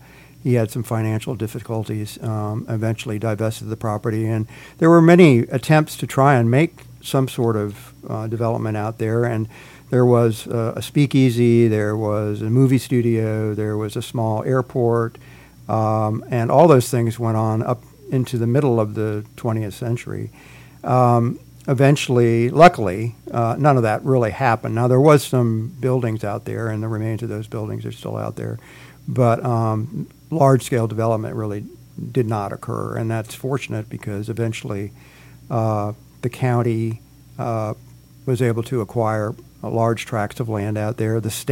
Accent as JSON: {"language": "English", "town": "St. Petersburg", "region": "Florida", "country": "United States", "tie": "born or raised there", "said": "I grew up in St. Pete and tromped around Whedon Island when I was younger"}